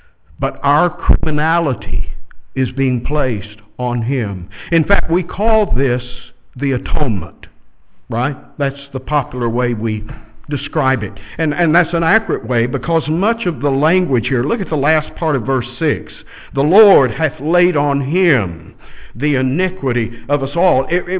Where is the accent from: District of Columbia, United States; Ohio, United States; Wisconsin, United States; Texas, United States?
Texas, United States; I had sheep growing up in Texas. I grew up on a cotton farm.